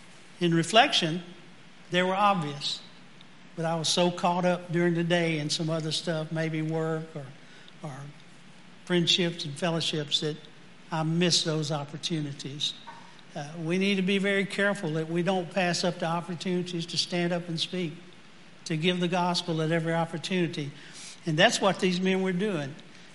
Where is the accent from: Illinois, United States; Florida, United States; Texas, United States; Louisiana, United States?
Louisiana, United States; I'm from South Louisiana, by the way. I don't talk backwards.